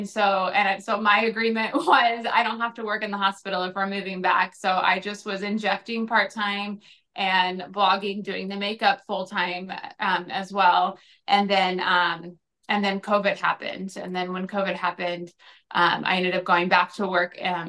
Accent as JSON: {"language": "English", "town": "Kansas City", "region": "Missouri", "country": "United States", "tie": "born or raised there", "said": "So I'm originally from Kansas City, born and raised here. I went away to college for a few years. I went to the University of Arkansas, but then ended up back here."}